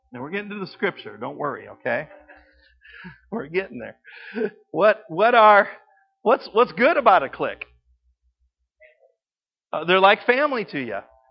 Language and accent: English; Michigan, United States; You know, I was raised in Michigan, so that's why I picked on Indiana.